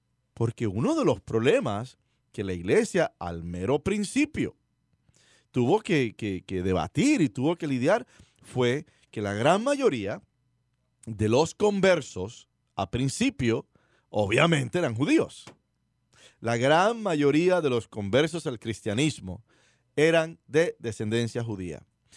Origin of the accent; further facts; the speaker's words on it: Gurabo, Puerto Rico; yo recuerdo algunas personas en mi pueblo donde yo me crié, el pueblo de Gurabo en Puerto Rico